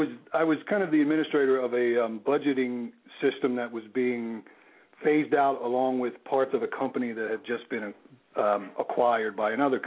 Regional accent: Ridley Township, Pennsylvania, United States; I grew up in Delaware County, which is a southwest suburb of Philadelphia, not more than 15-20 minutes away, in a little town called, I was in Ridley Township, so it's not far from the Delaware River

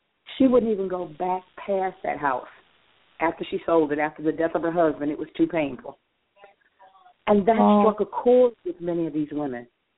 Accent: Mississippi, United States; Even though I'm native to Mississippi, because I've been all over the place, I don't really have much of a Southern accent.

